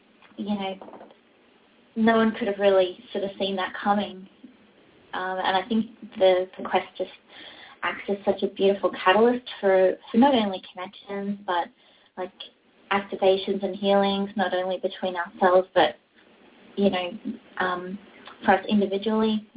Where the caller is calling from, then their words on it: Los Angeles, California, United States; Yes, I'm calling from Los Angeles today.